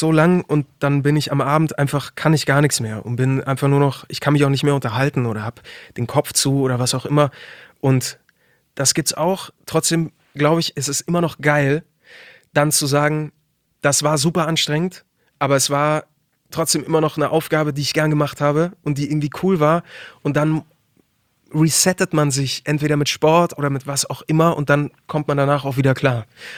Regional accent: Munich, Bavaria, Germany; dass ich aus München komme

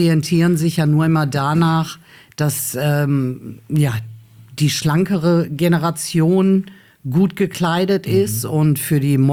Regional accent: Duisburg, North Rhine-Westphalia, Germany; Geboren in Hochfeld. Aha. Und dann ab meinem 12. Lebensjahr habe ich in Meiderich gewohnt.

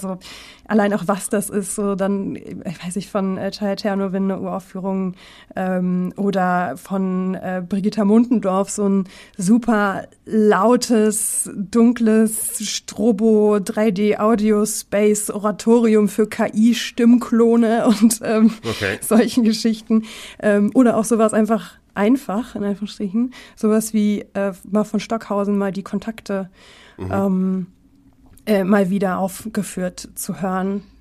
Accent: Dortmund, North Rhine-Westphalia, Germany; weil er natürlich gebürtig aus Dortmund kommt, so wie ich. Und quasi direkt aus dem Stadtteil, neben dem Stadtteil, in dem ich groß geworden bin.

